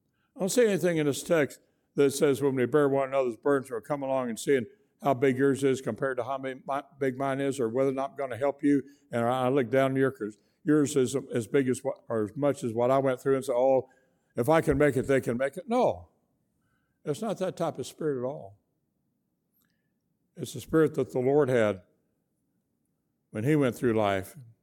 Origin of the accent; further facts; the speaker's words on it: San Antonio, Texas, United States; I'm from San Antonio. We can say San Antonio.